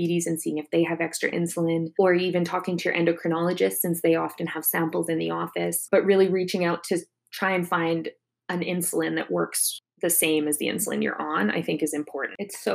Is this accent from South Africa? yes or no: no; Canada; As a Canadian, I'm very privileged in that way.